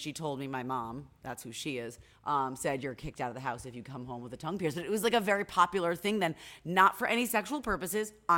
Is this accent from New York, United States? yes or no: yes; New York, United States; First of all, I'm not a New Yorker like you. I'm an upstate New Yorker, but I grew up eating pizza with ranch or blue cheese